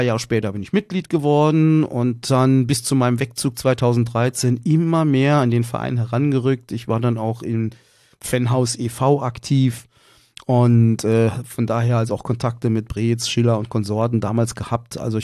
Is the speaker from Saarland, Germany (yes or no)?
yes; Saarland, Germany; ich bin jetzt wieder da, wo ich meine Kindheit verlebt habe. Ich lebe jetzt wieder im Saarland in meinem Elternhaus. Bin also waschechter, gebürtiger Saarländer